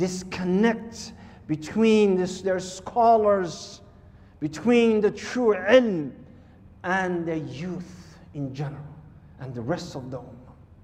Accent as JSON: {"language": "English", "country": "Somalia", "said": "I'm from Somalia."}